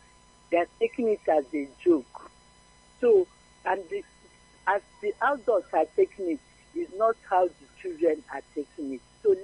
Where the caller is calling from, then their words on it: Trans-Ekulu, Enugu State, Nigeria; I'm calling from Transekulu.